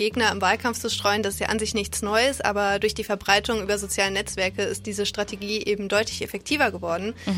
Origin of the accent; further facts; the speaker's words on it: Bonn, North Rhine-Westphalia, Germany; als Bonner hat man es dafür noch nicht mehr sonderlich weit